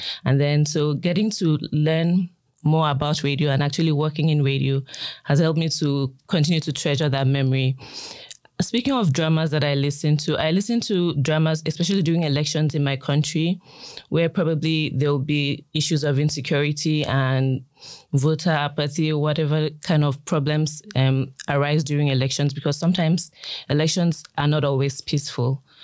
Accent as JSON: {"language": "English", "country": "Nigeria", "tie": "born or raised there", "said": "Growing up in Nigeria, I was, let's say, 5 or 6."}